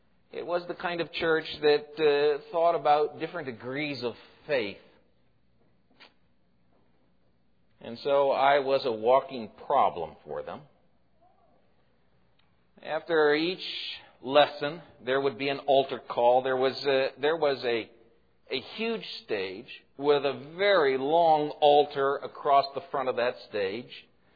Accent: Portland, Oregon, United States; also born or lived in Billings, Montana; probably did not grow up the way I grew up in Portland, Oregon. In fact, we started out in Billings, Montana, and we moved to Portland

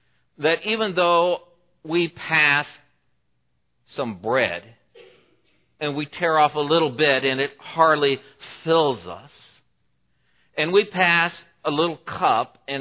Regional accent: Portland, United States; Well, growing up in Portland, after we began going to church with my mother, I remember that the best because I was a little older.

